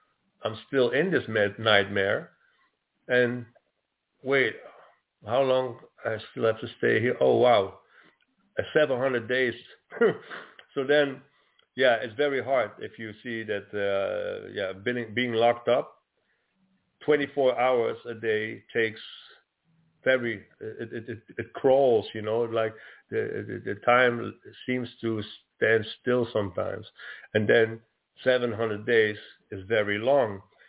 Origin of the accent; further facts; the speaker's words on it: Netherlands; yes, I come from the Netherlands, but now I learn to speak Italian